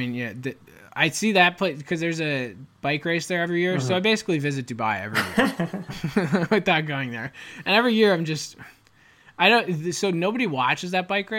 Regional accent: Chicago, Illinois, United States; Ones I grew up with in Chicago get a pass, purely because I grew up with them.

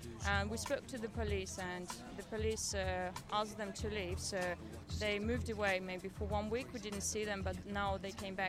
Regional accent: Russia; English is a second language; now in United Kingdom; I come from Russia originally

